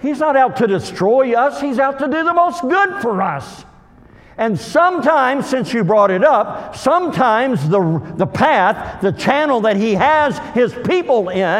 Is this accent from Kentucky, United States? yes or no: yes; LaGrange, Kentucky, United States; I was from LaGrange.